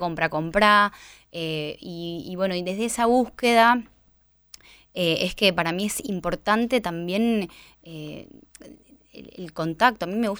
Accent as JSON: {"language": "Spanish", "town": "Recreo", "region": "Catamarca", "country": "Argentina", "tie": "born or raised there", "said": "yo vengo de un pueblo de Recreo, Catamarca, donde yo, toda la familia, siempre fuimos como muy, todos muy cercanos con el pueblo."}